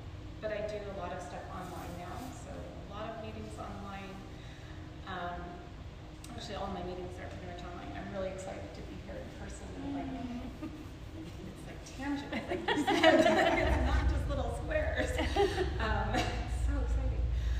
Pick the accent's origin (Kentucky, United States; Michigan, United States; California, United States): California, United States; moved away as an adult; now in Netherlands; As some of you guys know, I'm from the Bay Area. We still own our home here in Belmont, but I've moved to the Netherlands 2 years ago, so I'm there now.